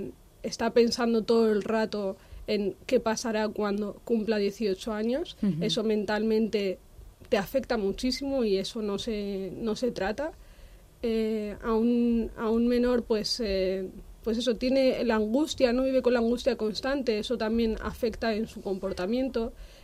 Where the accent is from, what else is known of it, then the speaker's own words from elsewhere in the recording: Madrid, Community of Madrid, Spain; Sí, me considero madrileña.